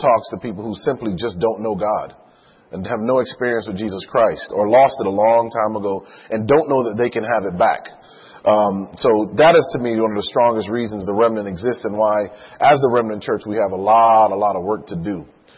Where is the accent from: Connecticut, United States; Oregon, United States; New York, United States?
Connecticut, United States; Hartford; also born or lived in Miami; I grew up in Connecticut, in Hartford